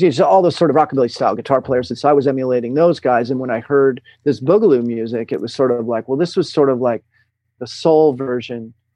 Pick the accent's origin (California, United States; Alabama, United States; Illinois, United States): California, United States; I grew up in Southern California